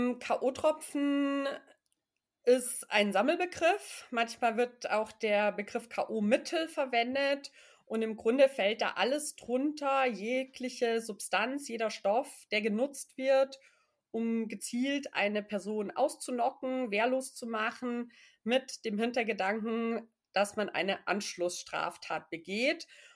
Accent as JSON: {"language": "German", "town": "Munich", "region": "Bavaria", "country": "Germany", "said": "Du hast schon gesagt, ich bin aus München"}